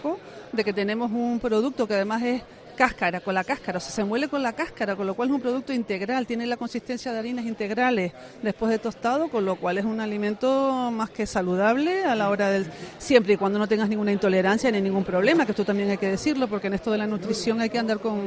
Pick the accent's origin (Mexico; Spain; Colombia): Spain; Tenerife, Canary Islands; Somos los canarios y los tinerfeños, somos un producto del gofio seguramente.